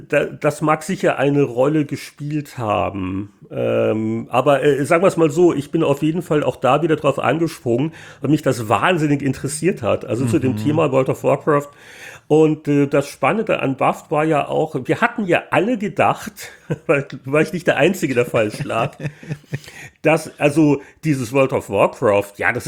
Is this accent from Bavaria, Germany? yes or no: yes; Munich, Bavaria, Germany; ich bin halt in München aufgewachsen, auch beruflich, und da kannte ich eher noch Leute.